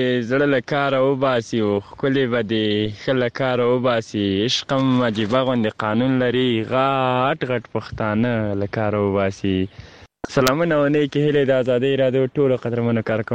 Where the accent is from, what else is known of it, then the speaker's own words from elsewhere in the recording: Kabul, Afghanistan; د کابل ولایت د دی سبز ولسوالۍ نه